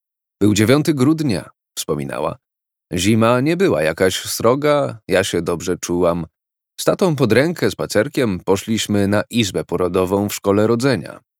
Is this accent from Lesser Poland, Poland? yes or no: yes; Kraków, Lesser Poland, Poland; Z Krakowa, czy raczej z Nowej Huty.